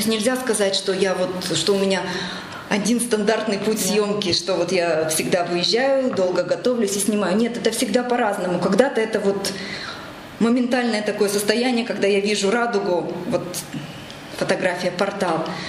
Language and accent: Russian; Chelyabinsk, Chelyabinsk Oblast, Russia; Так как я из Челябинска, я живу в городе